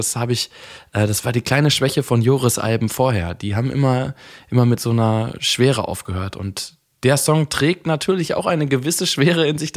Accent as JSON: {"language": "German", "region": "North Rhine-Westphalia", "country": "Germany", "said": "Ich bin Ostwestfale, ich sage die Wahrheit."}